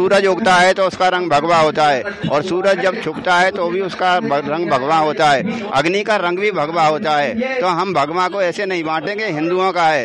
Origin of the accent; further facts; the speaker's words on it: Aligarh, Uttar Pradesh, India; देखिए मैं अलीगढ़ से हूँ